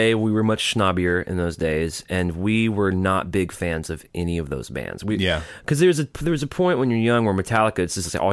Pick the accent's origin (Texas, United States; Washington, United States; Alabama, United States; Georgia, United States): Alabama, United States; Birmingham; which I grew up in Birmingham, Alabama.